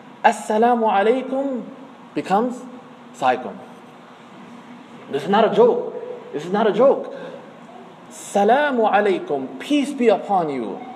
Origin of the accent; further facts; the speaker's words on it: Glendale Heights, Illinois, United States; I said, I was born in Glendale Heights. I'm from Glendale Heights.